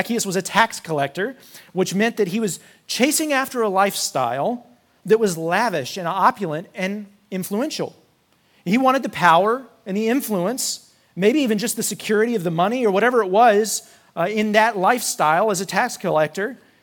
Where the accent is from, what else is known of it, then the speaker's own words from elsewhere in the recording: North Carolina, United States; we're from North Carolina at the time is where I was from.